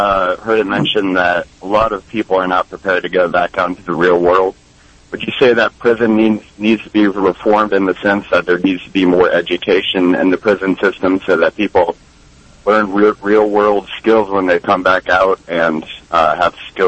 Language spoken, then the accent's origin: English; Kansas City, Missouri, United States; I'm from Midtown, KC.